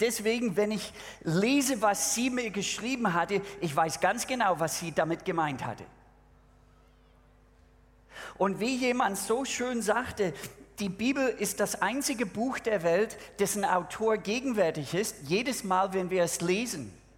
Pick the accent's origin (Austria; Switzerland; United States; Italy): United States; now in Germany; Ich als Amerikaner, wenn ich eine Frau aus Deutschland heirate, dann ist das eindeutig der letzte Schritt. Ich gehe niemals nach Amerika. Ich werde hier sterben.